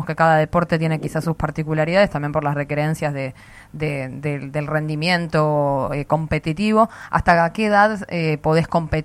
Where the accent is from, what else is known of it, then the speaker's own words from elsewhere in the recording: Tigre, Buenos Aires Province, Argentina; now in Buenos Aires, Argentina; Ofuscada estaba yo cuando me vine de Tigre a vivir a Capital, estoy lejos, mi familia, el jardín